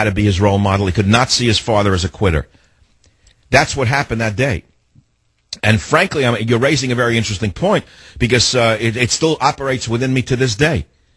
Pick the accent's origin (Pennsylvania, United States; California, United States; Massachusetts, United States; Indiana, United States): California, United States; San Francisco; Joe in my hometown of San Francisco on KSFO.